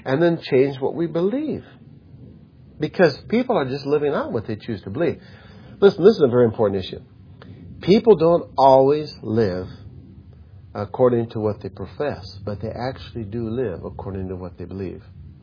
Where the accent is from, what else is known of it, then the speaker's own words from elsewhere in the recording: Minnesota, United States; I grew up in Minnesota.